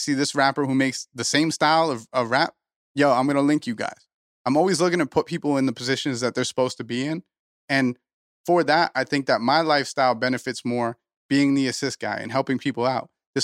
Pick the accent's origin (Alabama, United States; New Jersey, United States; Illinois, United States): New Jersey, United States; We're three nobodies from New Jersey, right? And me and Bales are two nobodies from New Jersey.